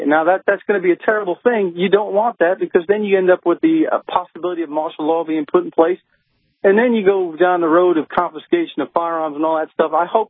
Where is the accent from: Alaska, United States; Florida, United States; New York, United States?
New York, United States; I grew up in New York, and there is a very big move on Long Island for Trump.